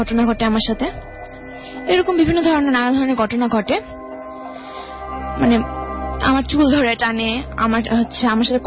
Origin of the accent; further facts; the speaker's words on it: Savar, Dhaka Division, Bangladesh; আমি সাভার থেকে আসছি।